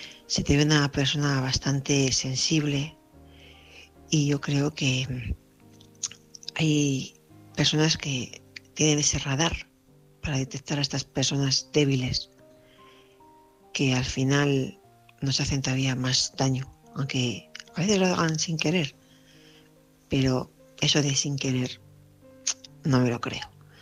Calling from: Vitoria, Basque Country, Spain; soy corresponsal de Vitoria.

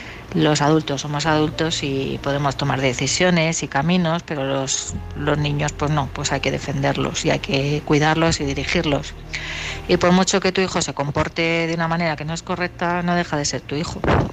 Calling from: Madrid, Community of Madrid, Spain; de Madrid.

